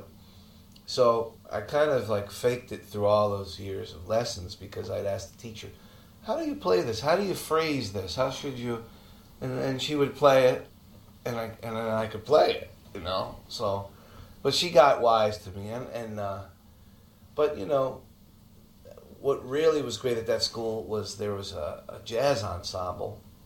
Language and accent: English; Philadelphia, Pennsylvania, United States; but there was a teacher in Philly when I was around, I'm from Philadelphia, and when I was around 12 that I started going